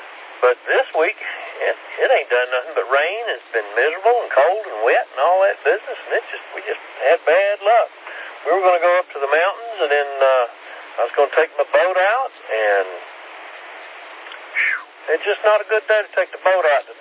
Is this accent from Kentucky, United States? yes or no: yes; Kentucky, United States; Down home Kentucky hillbilly, that's all.